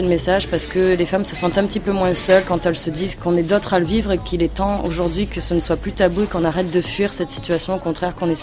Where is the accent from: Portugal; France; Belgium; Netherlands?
France; South; Moi, en rentrant chez moi dans le Sud, je suis retournée sur des plages que je fréquentais pendant mon enfance.